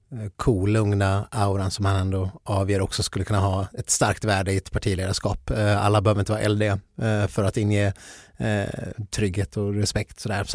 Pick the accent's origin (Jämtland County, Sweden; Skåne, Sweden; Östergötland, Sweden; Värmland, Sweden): Skåne, Sweden; jag trodde också att Skåne hade en stark dragspelstradition. Det har vi i alla fall där jag kommer ifrån.